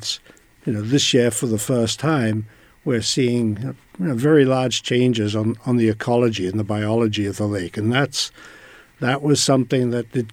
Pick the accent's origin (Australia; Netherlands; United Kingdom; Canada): Australia; moved away as an adult; now in United States; I'm originally from Australia, the driest continent